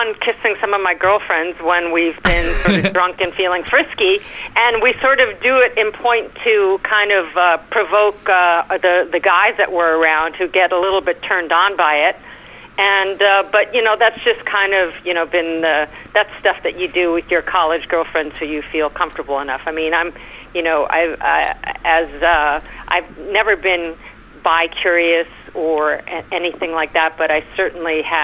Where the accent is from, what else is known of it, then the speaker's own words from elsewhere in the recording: New York, United States; accent: New York; You love my accent, my New York accent, my